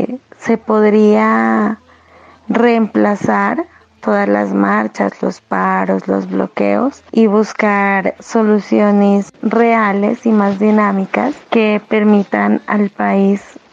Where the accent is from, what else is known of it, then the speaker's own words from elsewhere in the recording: Colombia; como pueblo colombiano